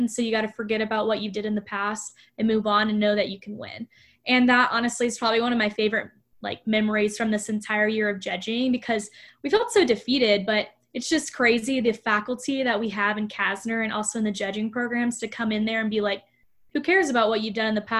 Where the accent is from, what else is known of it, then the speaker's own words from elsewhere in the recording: Seminole, Texas, United States; I like grew up my whole entire like life. I'm from Seminole, Texas. So only an hour away from Lubbock.